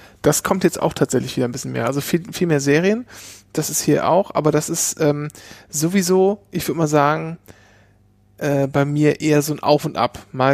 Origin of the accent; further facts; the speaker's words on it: Lower Saxony, Germany; in meinem Heimatdorf in Ostfriesland